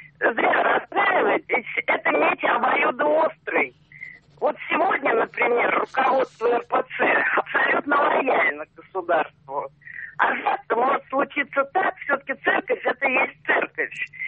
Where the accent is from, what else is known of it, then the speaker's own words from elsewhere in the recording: Moscow Oblast, Russia; Вот я, например, из Подмосковья...